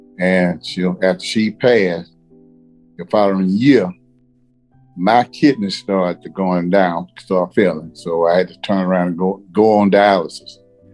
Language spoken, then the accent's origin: English; Atlanta, Georgia, United States; also born or lived in Everton, Georgia; I was born in Everton, Georgia, and was raised up in Atlanta.